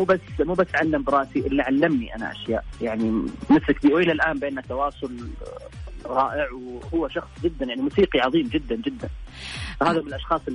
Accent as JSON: {"language": "Arabic", "country": "Saudi Arabia", "said": "يعني كنت أنا أمشي بكل فخر بين كل شخص وشخص أقول له أنا سعودي."}